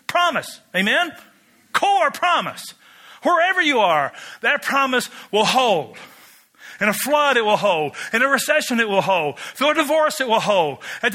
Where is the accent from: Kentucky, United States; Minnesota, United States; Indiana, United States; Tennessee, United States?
Kentucky, United States; Pull up to a guy, and I'm from Kentucky, where smoking is a spiritual gift.